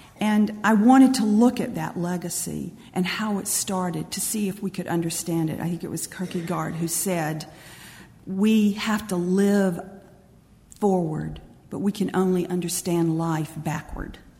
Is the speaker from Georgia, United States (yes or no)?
yes; Albany, Georgia, United States; I was 13 when Martin Luther King Jr. marched near my hometown in Georgia and was jailed and arrested in the city where I was born, Albany, Georgia.